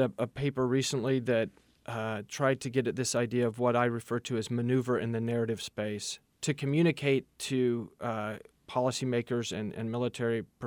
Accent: United States; Well, I'm an American enough to be optimistic

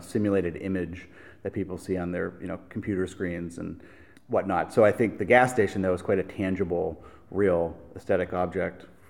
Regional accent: Pennsylvania, United States; You know, I'm from Pennsylvania, so I think it's rather inauthentic for me to pretend that European art was somehow connected to my like soul.

